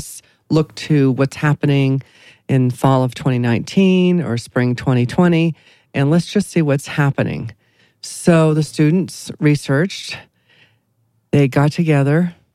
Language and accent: English; New England, United States; When I grew up in New England, many of the factories that were dyeing things just discharged all of their waste right into the rivers.